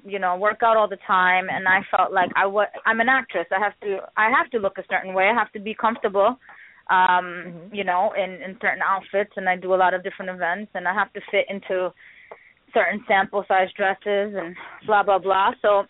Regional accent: India; I'm Indian, and many Indians are known for, you know, not having big booties.

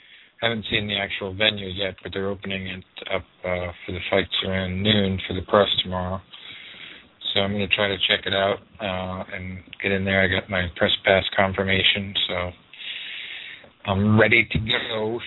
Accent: Dorchester, Massachusetts, United States; when he came to my hometown where I grew up, Dorchester, Massachusetts.

